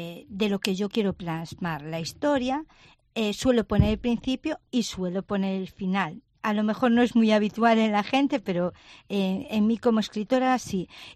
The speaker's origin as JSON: {"language": "Spanish", "town": "Ferrol", "region": "Galicia", "country": "Spain", "tie": "born or raised there", "also_born_or_lived": "Mera", "said": "yo nací en Mera, pero viví toda mi vida en Ferrol. Pero mi infancia la pasé en Mera porque los fines de semana iba allí a casa de mis abuelos, entre Mera y Cariño y Ortigueira."}